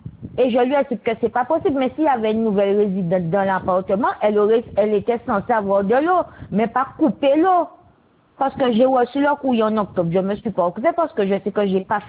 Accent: Goyave, Guadeloupe; moi, je suis de Goyave. Et je suis la sœur du jeune schizophrène qu'ils avaient tué à Goyave.

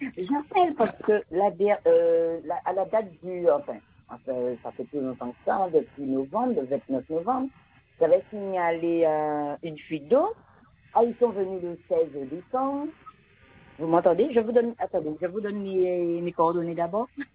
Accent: Le Moule, Guadeloupe, France; du Moule.

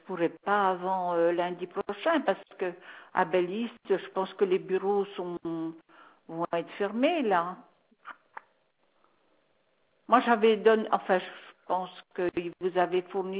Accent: Montceau-les-Mines, Bourgogne-Franche-Comté, France; le problème, c'est que si les bureaux sont fermés, je suis de Montceau-les-Mines.

